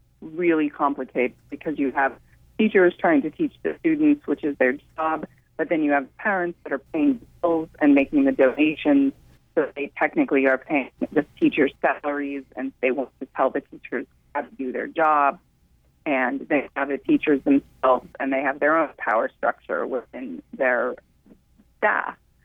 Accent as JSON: {"language": "English", "region": "California", "country": "United States", "said": "I come from California, and those back east old world schools always had a certain mystique about them for me"}